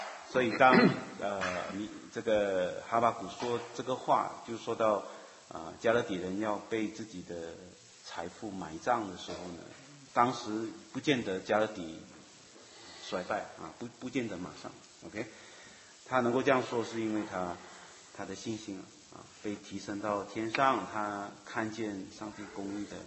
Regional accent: China; 我们中国人有一句话是说挖坑嘛，那最后就自己埋

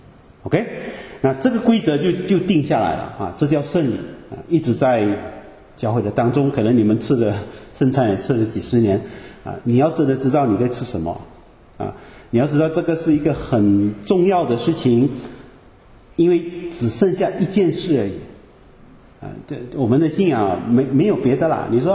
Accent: Malaysia; 我是马来西亚人就是你知道我们这些民间信仰有很多习俗的

